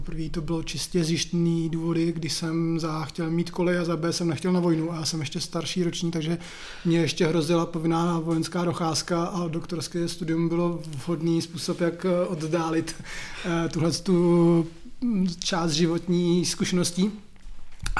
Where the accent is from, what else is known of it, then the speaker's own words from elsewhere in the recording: Plzeň, Plzeň Region, Czechia; Tak já jsem z Plzně